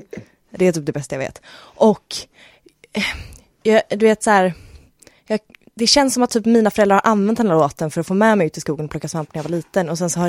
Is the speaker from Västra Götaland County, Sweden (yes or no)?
yes; Mölndal, Västra Götaland County, Sweden; jag kommer ju från Mölndal